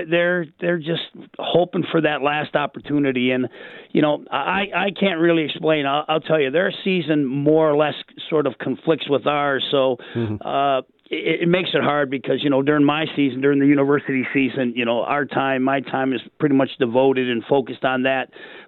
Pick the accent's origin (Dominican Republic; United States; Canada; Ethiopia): Canada; Fort Erie, Ontario; When I was young, I grew up in Fort Erie, Ontario, right across the border from Buffalo